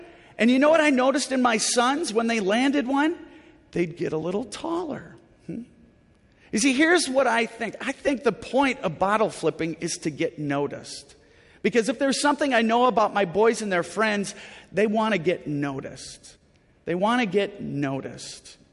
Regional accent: Midwest, United States; But I grew up in the Midwest, and things were different back in my day.

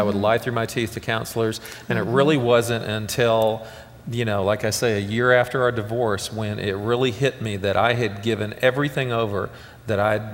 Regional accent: Seattle, Washington, United States; to my parents' house in Seattle. And which is where I grew up out in Washington State

